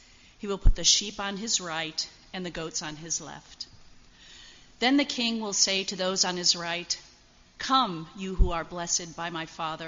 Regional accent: Chicago, Illinois, United States; accent: Chicago; This week you have to endure my Chicago accent.

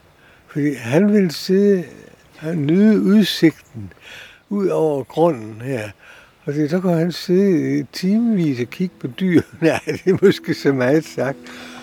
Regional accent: Aarhus, Central Denmark Region, Denmark; born there; Jeg er født i Aarhus, men altså, vi har boet herovre om sommeren i hele mit liv.

